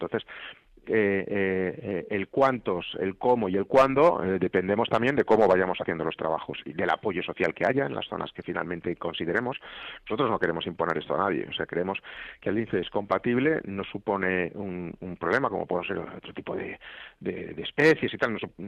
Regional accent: Community of Madrid, Spain; pues somos muchos madrileños

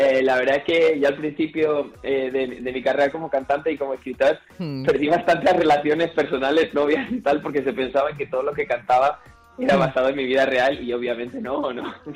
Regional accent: Madrid, Community of Madrid, Spain; also born or lived in Barcelona; now in London, United Kingdom; aunque nací en Barcelona, pero aunque sí viví de chiquitín aquí en Madrid, estoy un poquito en Londres.

